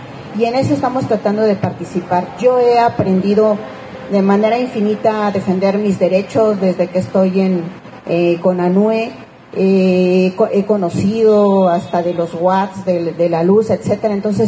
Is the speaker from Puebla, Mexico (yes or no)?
no; Mexico City, Mexico; Con la compañera Fili venimos de Coyoacán. Yo soy del Pedregal de Santo Domingo